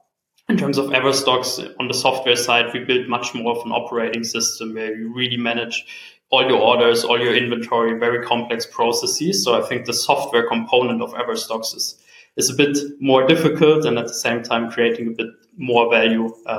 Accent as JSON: {"language": "English", "town": "Freiburg", "region": "Baden-Württemberg", "country": "Germany", "tie": "born or raised there", "also_born_or_lived": "Mannheim", "said": "Yes, indeed, I grew up in Freiburg, then first moved to Mannheim for my university studies. So not too far from home first"}